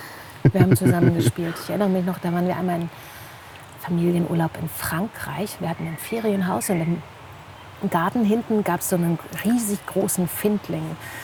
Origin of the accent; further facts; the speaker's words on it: North Rhine-Westphalia, Germany; ich bin direkt am Teutoburger Wald aufgewachsen.